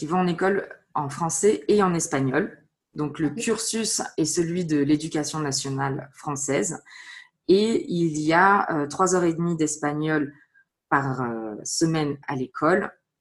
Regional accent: Southern France, France; moved away as an adult; also born or lived in Paris; now in New York, United States; moi, je suis française. Je viens du sud de la France. Et après avoir travaillé 10 ans à Paris

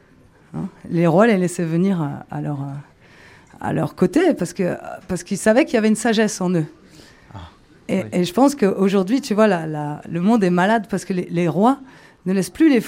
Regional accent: Charleville, Grand Est, France; parce que je viens de Charleville

